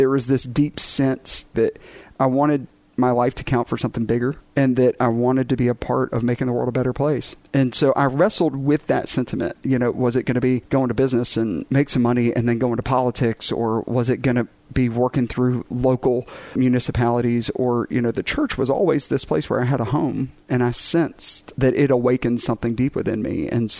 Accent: Aiken, South Carolina, United States; So I grew up in Aiken, and there are golfers, and then they're golfers.

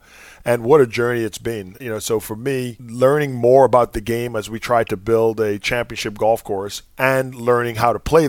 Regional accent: Bahamas; I grew up in the Bahamas, and like many kids in my era, you know, I played every sport. You know, we had a very modest upbringing. You know, we grew up in a sort of what I would describe as a sort of lower middle class neighborhood.

